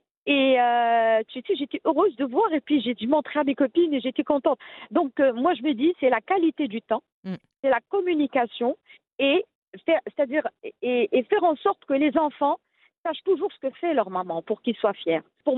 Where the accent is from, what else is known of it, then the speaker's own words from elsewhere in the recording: Rabat, Rabat-Salé-Kénitra, Morocco; Moi, je suis née, j'ai grandi à Rabat. Donc, juste pour expliquer les deux, donc, mon père est de Ouazen, ma mère est de Rabat.